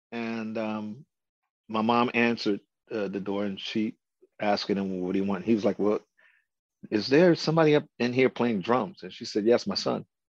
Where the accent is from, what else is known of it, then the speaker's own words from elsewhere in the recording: Baltimore, Maryland, United States; But thank God for me growing up in Baltimore, because a lot of artists, a lot of groups that I listened to came through Baltimore.